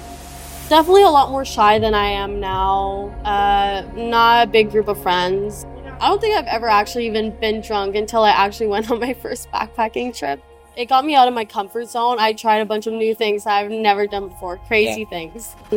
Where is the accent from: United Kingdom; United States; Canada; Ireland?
Canada; I'm from Canada